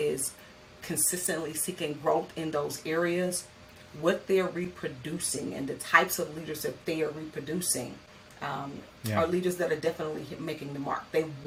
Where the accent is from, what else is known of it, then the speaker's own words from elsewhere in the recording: the South, United States; my husband's parents are also, we're from the South.